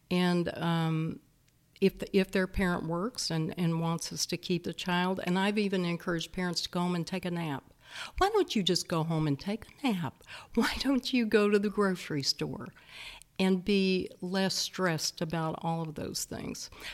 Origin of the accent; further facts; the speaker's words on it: New Orleans, Louisiana, United States; now in Waco, United States; But I'm from New Orleans. He was from a small town in South Texas. And we married up, and Waco was the perfect size home for us.